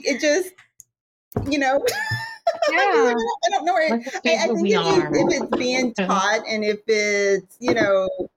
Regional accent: Louisiana, United States; Growing up in Louisiana and where I grew up, I'll say like my dad used to say, you're either poor or you're not.

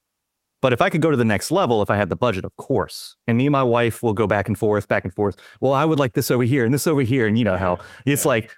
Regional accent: United States; I'm an American. I have one language.

